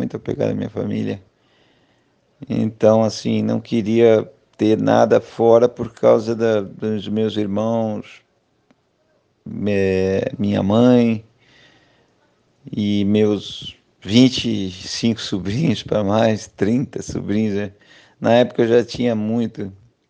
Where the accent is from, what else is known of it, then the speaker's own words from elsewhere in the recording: Brazil; Voltei porque o Brasil é a minha terra, é a minha família, eu tenho que estar perto, minha raiz.